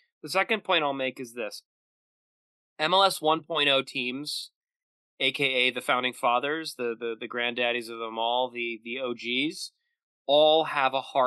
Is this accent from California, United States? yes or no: yes; Los Angeles, California, United States; I grew up in Los Angeles, where, and Matt did too, where the Rose Bowl and the Coliseum seat 100,000.